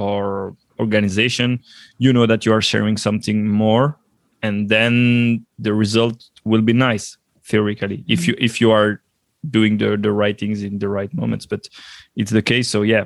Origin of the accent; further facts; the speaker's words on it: Belgium; English is a second language; I'm half Belgian, half Italian. I'm born and raised in Belgium.